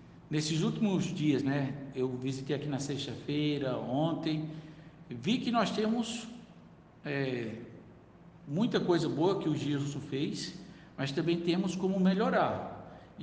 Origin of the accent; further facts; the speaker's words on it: Campina Grande, Paraíba, Brazil; Eu sou de Campina Grande, gosto muito da minha Paraíba